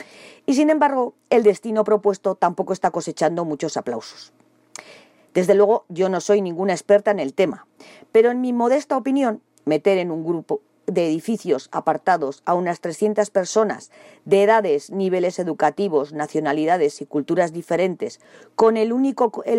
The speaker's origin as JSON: {"language": "Spanish", "town": "Vitoria", "region": "Basque Country", "country": "Spain", "tie": "born there", "said": "La mayoría de los vitorianos y vitorianas de la llamada generación X nacimos en la Clínica Arana."}